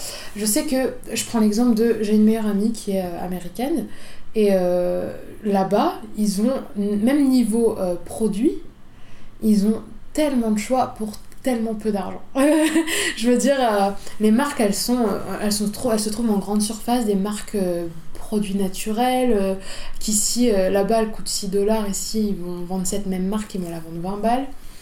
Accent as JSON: {"language": "French", "region": "Hauts-de-France", "country": "France", "said": "Du coup, moi à la base je suis du Nord"}